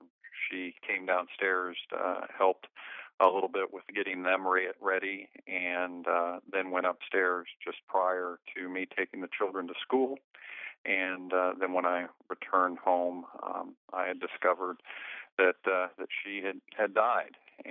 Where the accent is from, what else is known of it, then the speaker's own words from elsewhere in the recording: Quincy, Illinois, United States; I grew up in Quincy, Illinois. Spent most of my life here in Quincy